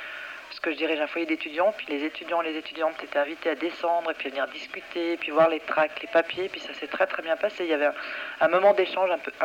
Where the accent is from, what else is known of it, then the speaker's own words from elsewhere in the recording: France; now in Switzerland; Enfin, je suis française